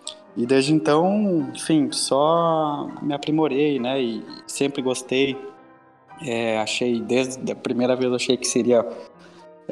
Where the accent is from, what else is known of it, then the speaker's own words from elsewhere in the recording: Santa Maria, Rio Grande do Sul, Brazil; eu sou de Santa Maria, me formei lá